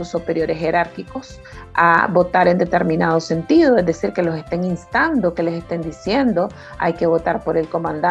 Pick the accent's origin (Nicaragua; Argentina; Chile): Nicaragua; todos somos nicaragüenses y todos somos parte de esta nación